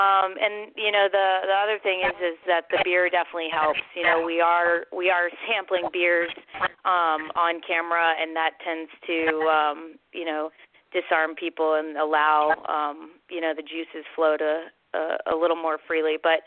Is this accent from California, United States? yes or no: no; Virginia, United States; I'm from Virginia, and we need to represent the South.